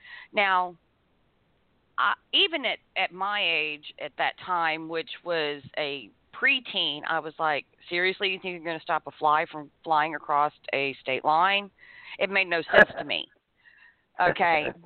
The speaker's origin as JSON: {"language": "English", "region": "Florida", "country": "United States", "tie": "born or raised there", "said": "I do, because I was raised in Florida from second grade onward. And anytime we would go to Mississippi to visit family"}